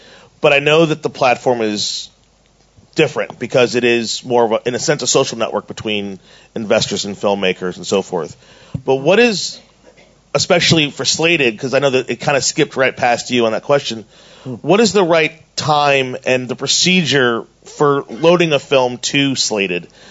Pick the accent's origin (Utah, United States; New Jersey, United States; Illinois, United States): Illinois, United States; Chicago; I'm a filmmaker from Chicago, Illinois.